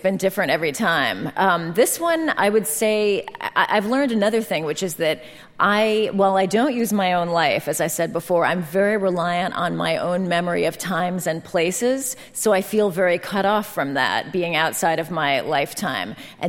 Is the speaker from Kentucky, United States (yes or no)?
no; San Francisco, California, United States; I mean, I grew up in San Francisco, so if I was in Europe, it was a 9-hour time difference